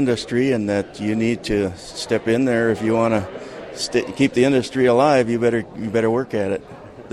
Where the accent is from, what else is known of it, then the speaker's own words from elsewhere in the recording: North Dakota, United States; Oh, I'm from South Central North Dakota, and we are cow-calf, and we do small grains and corn.